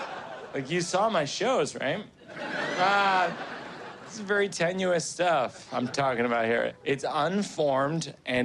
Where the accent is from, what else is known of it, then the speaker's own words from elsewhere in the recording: Shrewsbury, Massachusetts, United States; This week, I visited Shrewsbury, my hometown. I grew up in Shrewsbury, Massachusetts, yeah. I went to St. Mary's School, it's Catholic grade school from grade 1 through 8.